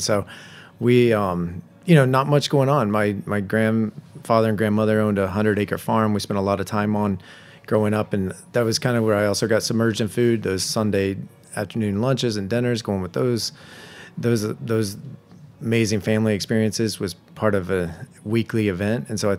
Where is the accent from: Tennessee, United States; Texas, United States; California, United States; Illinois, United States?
Tennessee, United States; So super small, but that's my hometown.